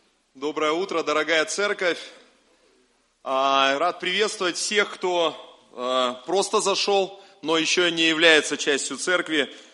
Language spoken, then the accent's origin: Russian; Siberia, Russia; also born or lived in Russian Far East; Я родом из Сибири, последние, наверное, лет 20 Господь позволил прослужить на Дальнем Востоке как миссионера